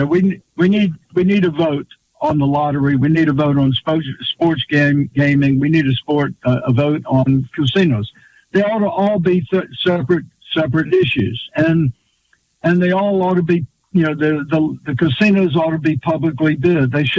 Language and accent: English; Mobile, Alabama, United States; it's good to talk to my friends in the Gulf Coast area of Mobile, my hometown, and it's good to be back with you.